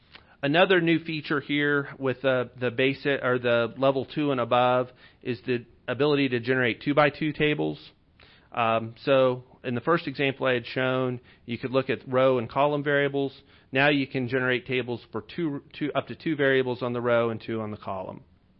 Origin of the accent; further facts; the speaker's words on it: Missouri, United States; I picked my hometown county of Bates.